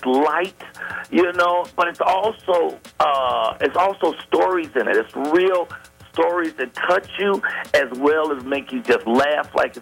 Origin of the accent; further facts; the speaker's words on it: Chicago, Illinois, United States; of course, I'm from Chicago, the project Southside, and so anytime I could do Chicago, it's always a joy.